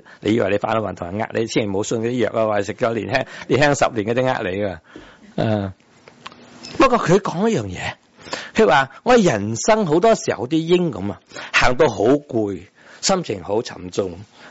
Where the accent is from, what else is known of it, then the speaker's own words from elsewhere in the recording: Guangdong, China; 这个唔系好唔系我哋广东人唔好成日谂食嘢啊